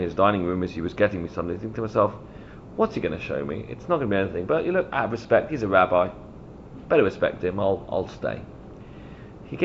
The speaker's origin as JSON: {"language": "English", "region": "London", "country": "United Kingdom", "tie": "born or raised there", "said": "I came back down to my hometown in London"}